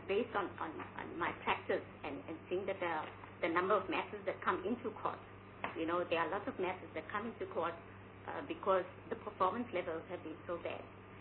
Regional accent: Durban, KwaZulu-Natal, South Africa; Okay, to start off, I'm from Durban, and you see from my city, I'm from Durban.

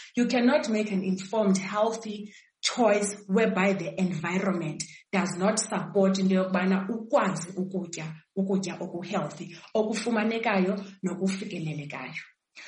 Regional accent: Mthatha, Eastern Cape, South Africa; I am from Mthatha in the Eastern Cape.

